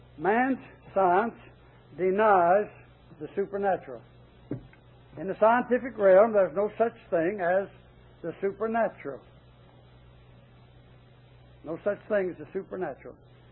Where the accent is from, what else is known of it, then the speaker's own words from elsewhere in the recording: Tennessee, United States; They found out I was from Tennessee.